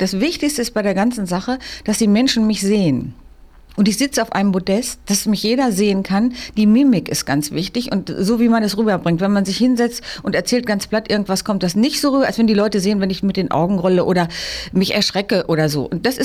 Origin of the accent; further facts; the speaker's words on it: Beber, Lower Saxony, Germany; Zum Beispiel gibt es eine Backstube in Beber. Das ist mein Geburtsort. Also quasi, da bin ich aufgewachsen geworden, bin ich ja hier in Hameln.